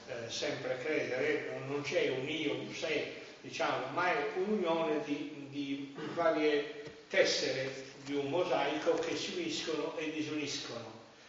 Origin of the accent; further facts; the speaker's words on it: Sassari, Sardinia, Italy; born there; mio padre era di famiglia ligure, però io sono nato a Sassari, sono molto legato a questa città